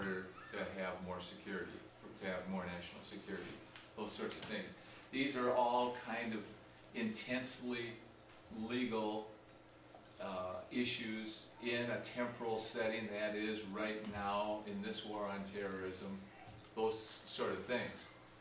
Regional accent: Minneapolis, Minnesota, United States; I'm from Minneapolis. I'm a retired lawyer.

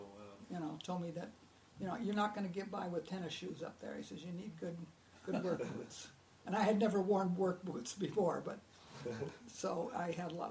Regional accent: Rosemead, California, United States; I was born in California and hadn't gone very far from California.

